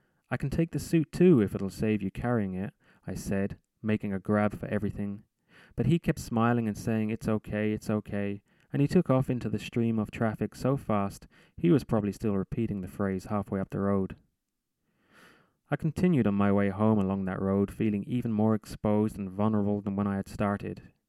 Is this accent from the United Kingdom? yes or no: yes; London, United Kingdom; also born or lived in Dublin; now in Edinburgh, United Kingdom; I grew up in London, but I lived in Dublin for many years. I've traveled around a bit and now find myself in Edinburgh.